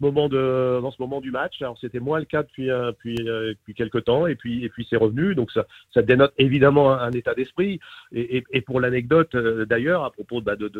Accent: Brittany, France; Et on ne dit pas ça parce qu'on est breton et qu'on est chauvin.

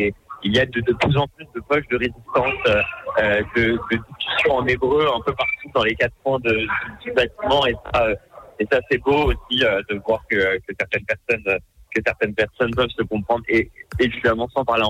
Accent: France; comme je venais de France

